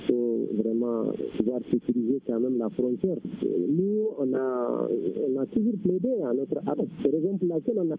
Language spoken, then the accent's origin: French; Gao, Mali; Je venais de la région de Gao